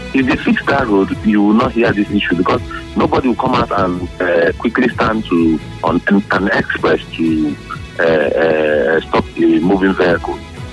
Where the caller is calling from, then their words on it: Port Harcourt, Rivers, Nigeria; I'm calling from Port Harcourt.